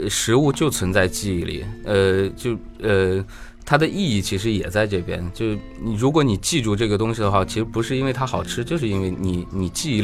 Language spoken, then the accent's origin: Chinese; Shanghai, China; 因为我小时候从小在上海长大的，对，我们就住在那个静安区的那个特别小的那种棚户区里面